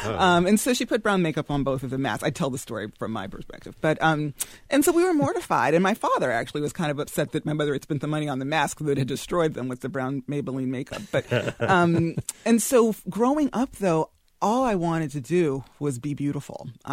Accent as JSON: {"language": "English", "region": "New Jersey", "country": "United States", "tie": "born or raised there", "said": "As a little girl, we grew up middle class in New Jersey, and we lived in a mixed neighborhood, mixed race neighborhood"}